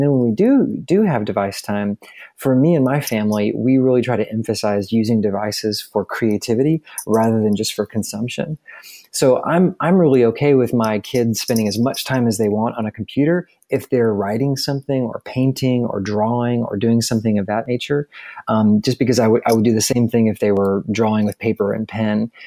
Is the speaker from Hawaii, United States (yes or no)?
no; San Antonio, Texas, United States; I grew up in San Antonio, so I'd go with Tex-Mex.